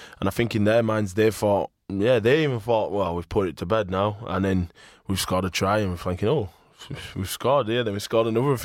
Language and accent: English; Bradford, Yorkshire and the Humber, United Kingdom; You know, I'm from Bradford.